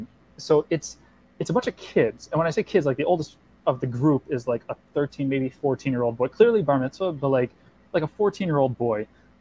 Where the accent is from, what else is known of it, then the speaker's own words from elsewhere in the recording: Passaic, New Jersey, United States; I am originally from Passaic.